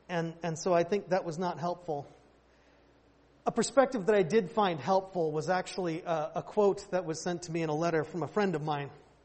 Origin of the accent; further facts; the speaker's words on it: United States; As an American, as a sports fan, I can't stand sore losers.